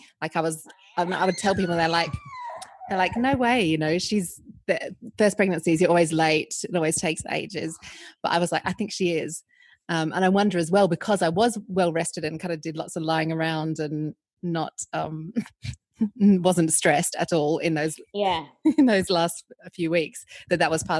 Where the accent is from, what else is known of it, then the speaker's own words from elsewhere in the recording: Australia; I'm from Australia